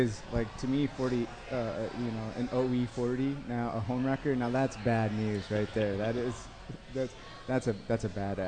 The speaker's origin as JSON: {"language": "English", "region": "Midwest", "country": "United States", "tie": "born or raised there", "said": "And for a long time growing up in the Midwest, you couldn't find anything like that."}